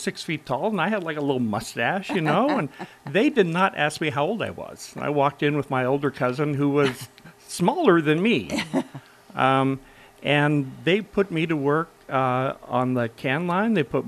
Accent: Dillingham, Alaska, United States; I grew up in Dillingham, and the cannery there, Peter Pan, you could be 14 and work in the egg house.

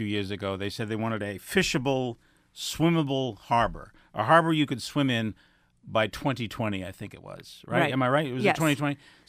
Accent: Boston, Massachusetts, United States; You know, I grew up in the Boston area

